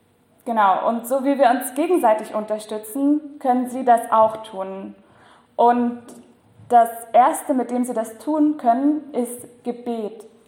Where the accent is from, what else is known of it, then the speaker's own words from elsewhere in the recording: Brandenburg, Germany; ich studiere im 10. Semester Evangelische Theologie in Leipzig. Eigentlich komme ich auch gar nicht aus Sachsen, das hört man vielleicht auch, sondern aus einer ganz kleinen Stadt im Süden von Brandenburg.